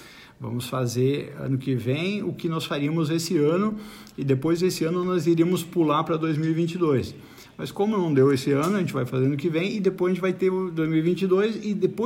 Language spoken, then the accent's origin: Portuguese; Bento Gonçalves, Rio Grande do Sul, Brazil; E aí a gente comenta, oh, e aí, gaúcho, tu é da onde, tal, Bento Gonçalves